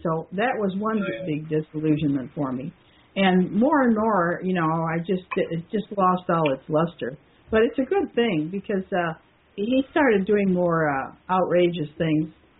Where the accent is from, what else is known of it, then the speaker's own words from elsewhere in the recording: Yuma, Arizona, United States; And growing up in Yuma, California is kind of strange. I mean, Yuma, Arizona is kind of strange, too. It's right on the border with Mexico.